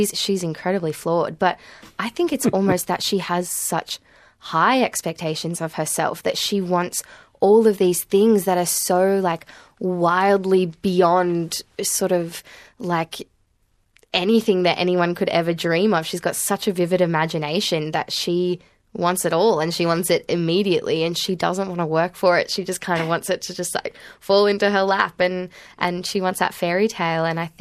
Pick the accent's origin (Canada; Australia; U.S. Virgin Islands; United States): Australia; Sussex Inlet, New South Wales; my parents live in Bomaderry. I grew up in Sussex Inlet.